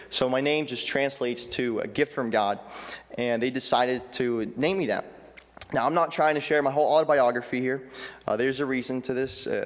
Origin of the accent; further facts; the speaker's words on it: Ukraine; because I'm from Ukraine, the war really impacted us.